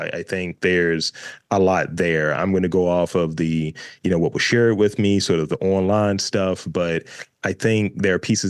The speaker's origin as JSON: {"language": "English", "town": "Baltimore", "region": "Maryland", "country": "United States", "said": "Like, I'm from Baltimore, and there is definitely this DIY scene and just a figuring it out, a sort of blue collar energy"}